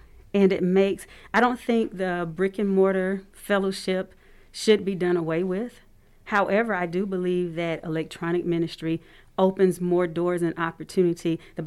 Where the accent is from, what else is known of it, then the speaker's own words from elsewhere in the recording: Columbus, Georgia, United States; I was raised in South Columbus, went to Winterfield, went to Eddy Middle School, went to Baker High School, graduated in the last class from Baker High School.